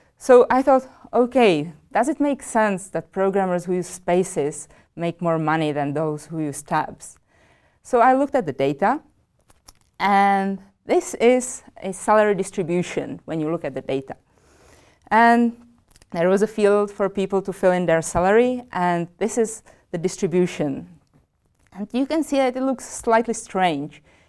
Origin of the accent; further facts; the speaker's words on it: Czechia; English is a second language; I am actually from the Czech Republic